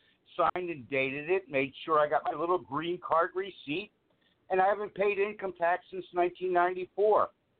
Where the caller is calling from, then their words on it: Maryland, United States; Maryland.